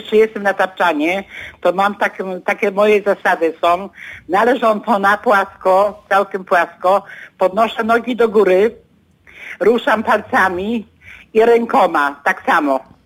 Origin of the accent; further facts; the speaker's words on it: Gdynia, Pomeranian Voivodeship, Poland; born there; now in Słupsk, Poland; mieszkam w Słupsku, ale jestem na ogół gdynianką, bo w Gdyni się urodziłam.